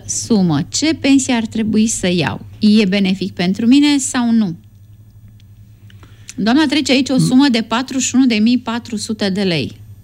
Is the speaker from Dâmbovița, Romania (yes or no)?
yes; Fieni, Dâmbovița, Romania; sunt din Fieni și anul acesta, în martie, trebuie să-mi fac dosarul de pensionare